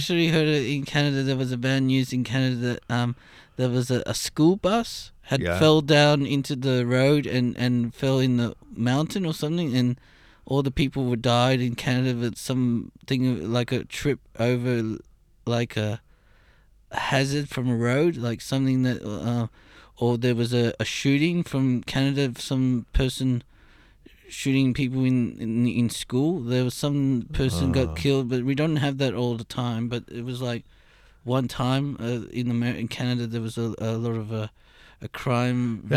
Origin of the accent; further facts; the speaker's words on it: Sydney, New South Wales, Australia; born there; I was born in Sydney, Pantina.